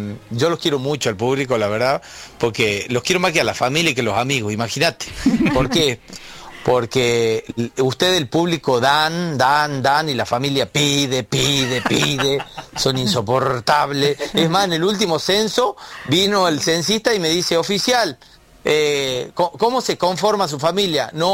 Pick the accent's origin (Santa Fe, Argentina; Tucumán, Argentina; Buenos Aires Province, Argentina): Tucumán, Argentina; como me caracteriza en todos los shows como buen tucumano